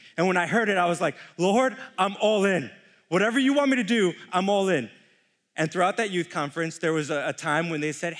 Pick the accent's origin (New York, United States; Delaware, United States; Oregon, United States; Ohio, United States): New York, United States; New York City; also born or lived in Minnesota; I'm born and raised in New York City for 19 years of my life.